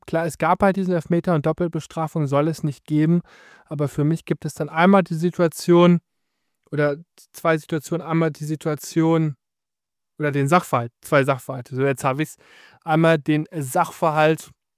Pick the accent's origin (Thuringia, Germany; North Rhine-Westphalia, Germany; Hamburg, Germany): North Rhine-Westphalia, Germany; born there; Als gebürtiger Westmünsterländer